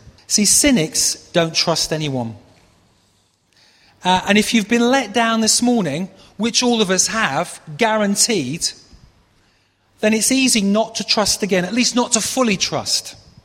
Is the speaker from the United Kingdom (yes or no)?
yes; United Kingdom; the one I think is probably most relevant to us as British is cynic, because we're labelled as a nation of cynics.